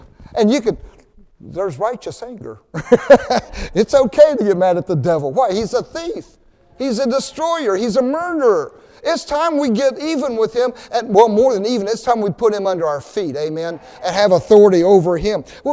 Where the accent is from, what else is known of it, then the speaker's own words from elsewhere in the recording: Ohio, United States; I mean, when I grew up in Oklahoma, or no, it was Ohio, we had a basement.